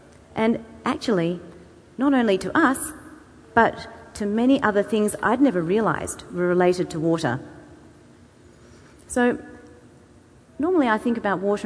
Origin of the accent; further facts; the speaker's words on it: Australia; now in Beijing, China; I am from Australia. I don't live here anymore. I moved 6 years ago from the UK, where I was living at the time, to Beijing